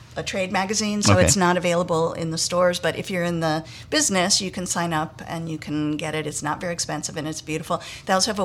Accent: Southfield, Michigan, United States; also born or lived in Ann Arbor; I grew up outside of Detroit in Southfield, Michigan. Went to Michigan State University and University of Michigan, so rivals.

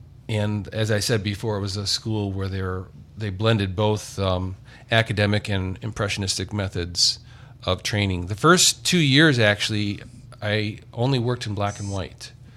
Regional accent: Munster, Indiana, United States; I grew up in Munster, Indiana, basically when I was 4 years old.

